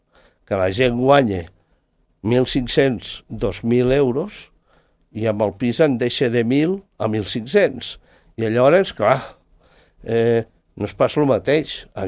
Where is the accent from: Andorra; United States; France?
Andorra; I ho dic com a andorrà.